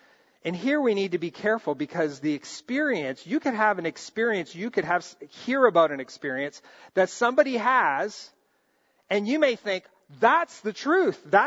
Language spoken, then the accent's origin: English; Brazil; Now, many of you know I grew up in Brazil